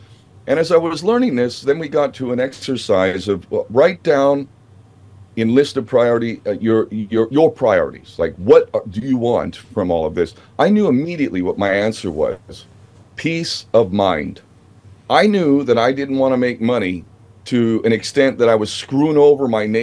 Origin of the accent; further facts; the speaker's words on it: California, United States; I grew up in Southern California.